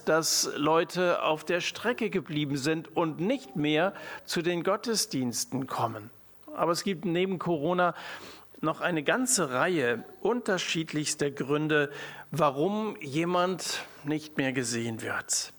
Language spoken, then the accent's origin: German; Hesse, Germany; Ich komme aus Hessen, jetzt sind wir im Ländle.